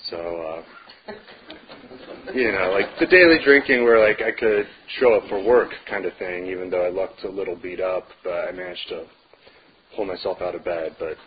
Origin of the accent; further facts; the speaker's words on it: Denver, Colorado, United States; I am from Denver, Colorado.